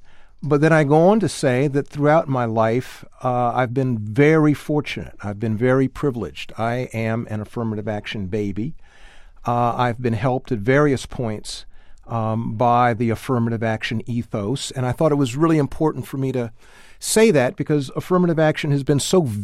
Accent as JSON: {"language": "English", "town": "Columbia", "region": "South Carolina", "country": "United States", "said": "Well, I'm from the Deep South. I'm from Columbia, South Carolina."}